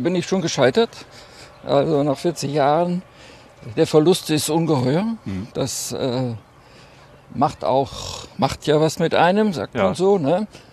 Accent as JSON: {"language": "German", "town": "Münster", "region": "North Rhine-Westphalia", "country": "Germany", "said": "Ich komme aus Münster, ja."}